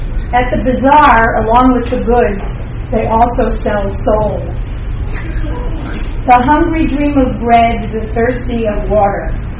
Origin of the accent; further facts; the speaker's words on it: Beirut, Beirut Governorate, Lebanon; Lebanon, you know, and coming and growing up during the civil war in Beirut. And I would say because I grew up in the Armenian community